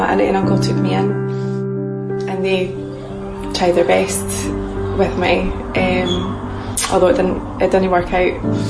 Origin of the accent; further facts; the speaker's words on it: Edinburgh, Scotland, United Kingdom; now in Musselburgh, United Kingdom; I'm 33 years old. I grew up in Edinburgh and now I live in Musselburgh, and this is my story.